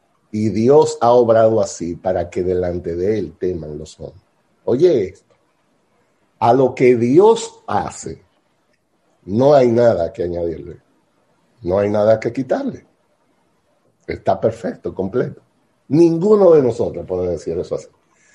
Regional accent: Dominican Republic; Nosotros que somos dominicanos

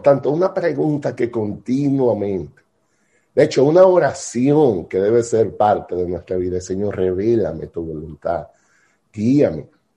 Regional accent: Dominican Republic; Nosotros que somos dominicanos

